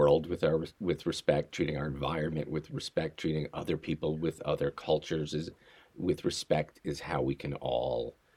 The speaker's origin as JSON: {"language": "English", "region": "New York", "country": "United States", "tie": "born or raised there", "said": "I remember I traveled once to Hong Kong, and you know, I grew up near New York. I've been to the city."}